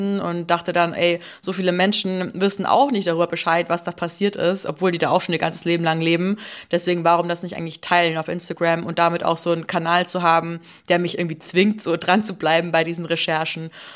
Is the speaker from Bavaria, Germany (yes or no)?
yes; Bavaria, Germany; in meiner bayerischen Heimat zu recherchieren. Ich komme eigentlich so aus Oberbayern, Grenze Österreich